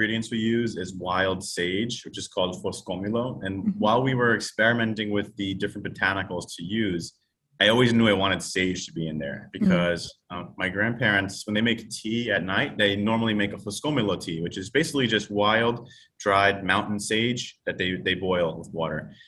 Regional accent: New York, United States; But then I moved back to New York. I'm a New Yorker. My family's all here. I couldn't stay away from New York for too long.

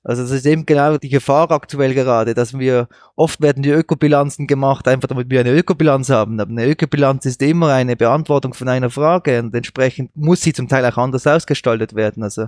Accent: Switzerland; bei uns in der Schweiz, das wird bei euch nicht anders sein

